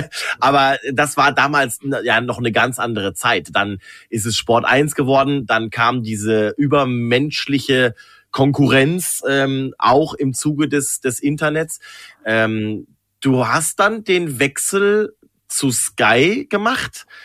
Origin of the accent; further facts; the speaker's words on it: North Rhine-Westphalia, Germany; Ich bin im Ruhrgebiet aufgewachsen